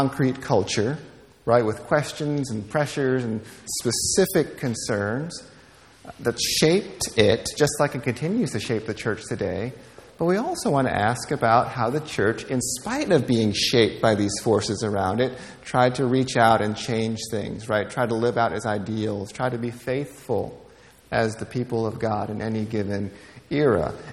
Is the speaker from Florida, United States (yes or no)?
no; New York City, New York, United States; But I grew up in New York City, so from the time that I was four, my family moved to New York, and I grew up there.